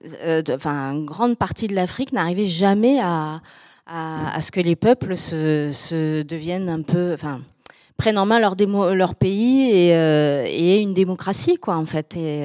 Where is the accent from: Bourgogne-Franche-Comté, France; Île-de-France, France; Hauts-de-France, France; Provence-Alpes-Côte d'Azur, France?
Bourgogne-Franche-Comté, France; Cluny; je viens de Cluny.